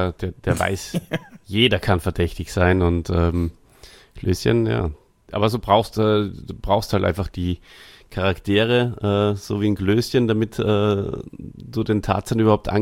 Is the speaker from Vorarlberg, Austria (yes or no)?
no; Salzburg, Austria; Also vor allem aus der Gegend, wo ich herkomme, da aus Salzburg.